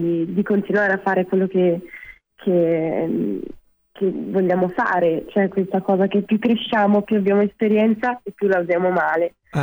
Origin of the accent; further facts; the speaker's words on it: Trentino-Alto Adige, Italy; Però sono, sì, della Val di Sole, quindi è una bellissima valle trentina, insomma, dove ci sono le Dolomiti di Brenta.